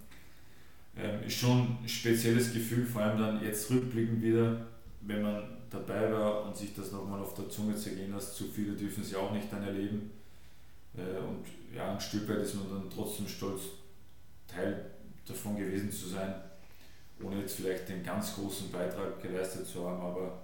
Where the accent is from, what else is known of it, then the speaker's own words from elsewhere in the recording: Austria; Die Wiener sowieso ein spezielles Volk bei uns in Österreich gefühlt.